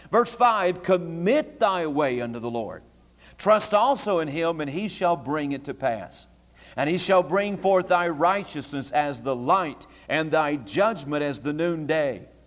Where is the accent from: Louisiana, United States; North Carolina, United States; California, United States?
North Carolina, United States; Since I'm from North Carolina, I can talk about North Carolina.